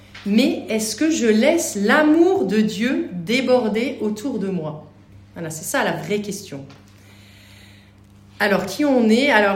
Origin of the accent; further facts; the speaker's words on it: France; parce qu'on est français, donc on arrivait un petit peu en Suisse